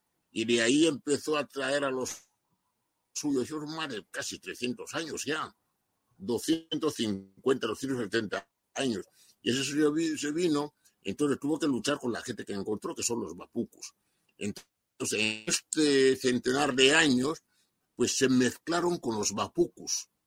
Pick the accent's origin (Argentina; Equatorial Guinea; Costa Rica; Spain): Equatorial Guinea; born there; Nací en Igombegombe el 30 de abril de 1940, por la gracia de África y de Dios.